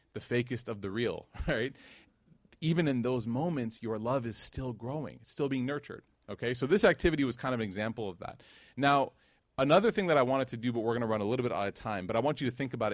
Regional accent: Chicago, Illinois, United States; also born or lived in Knoxville; now in Dallas, United States; born and raised in Chicago, fourth holiest city in the world.

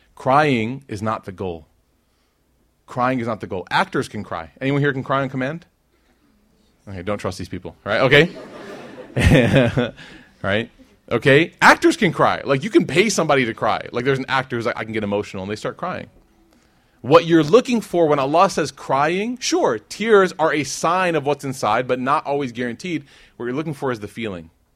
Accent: Chicago, Illinois, United States; So you're seeing now, like, guys, I grew up in Chicago. Like, I grew up with this, right?

